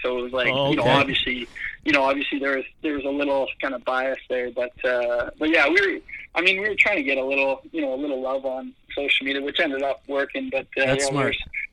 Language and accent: English; Canada; just as Canadian, at least a lot of me and, like, my buddies will kind of do it